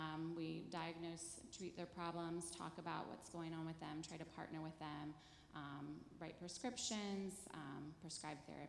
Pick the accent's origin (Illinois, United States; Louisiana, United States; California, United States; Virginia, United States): Virginia, United States; Harrisonburg; I grew up in the Harrisonburg, Virginia area, and both of my parents were college professors, one at Eastern Mennonite University and the other at James Madison University.